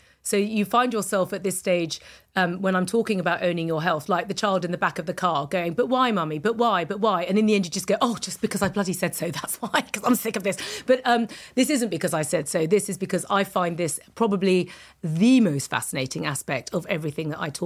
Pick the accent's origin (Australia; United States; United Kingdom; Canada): United Kingdom; because, you know, I am a British woman, and therefore I've grown up in this kind of British Western narrative in the late 20th, early 21st century.